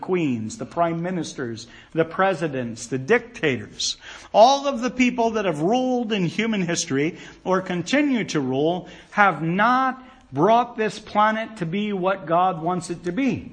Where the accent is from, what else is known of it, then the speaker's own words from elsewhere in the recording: Indiana, United States; now in North Carolina, United States; now I'm in North Carolina, so I know this is a big NASCAR state. Now, I came from IndyCar country.